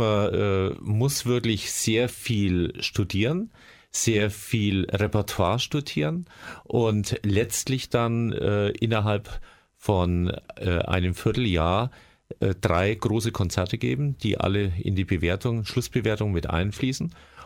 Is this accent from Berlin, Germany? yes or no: no; Nuremberg, Bavaria, Germany; Ich stamme aus Nürnberg.